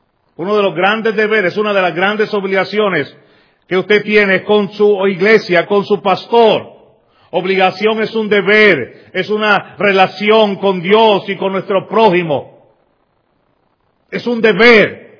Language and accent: Spanish; Lares, Puerto Rico; Lares, que es mi pueblo natal